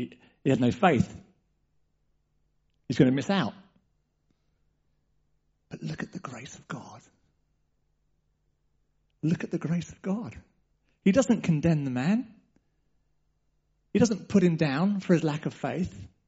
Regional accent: England, United Kingdom; That deserves more than a polite ripple of applause. We're too English.

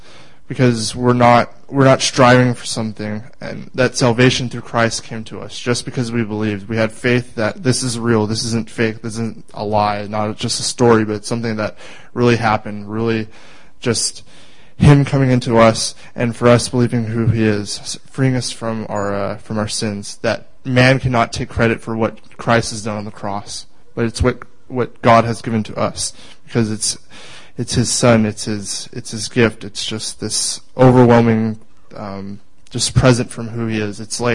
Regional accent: California, United States; now in Redding, United States; I'm from California, not just from Reading, but I'm there originally. My home city is right next to San Francisco, so that's where I'm originally from. I'm 19.

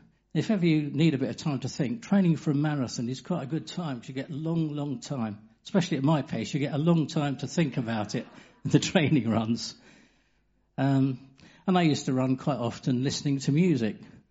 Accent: Hayes, London, United Kingdom; I was brought up in Hayes in Middlesex in West London. The only son

